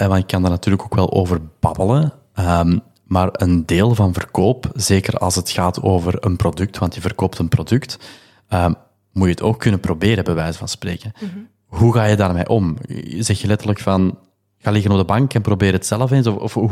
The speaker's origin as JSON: {"language": "Dutch", "region": "Antwerp", "country": "Belgium", "said": "even serieus, ik ben een Antwerpenaar"}